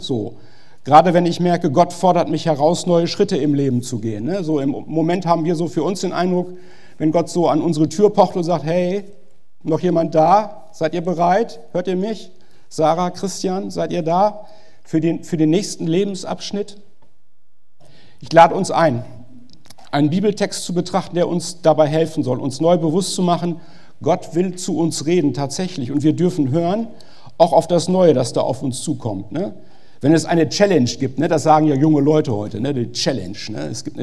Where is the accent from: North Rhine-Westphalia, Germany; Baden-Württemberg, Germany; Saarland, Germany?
North Rhine-Westphalia, Germany; Wir kommen aus Ostwestfalen, aus Nordrhein-Westfalen, und wir sind jetzt quasi zu Gast in Niedersachsen bei euch.